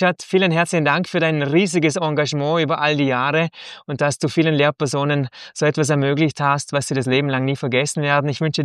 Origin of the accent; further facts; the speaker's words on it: Switzerland; Und ich denke, als Schweizer ist man hier immer herzlich willkommen geheißen.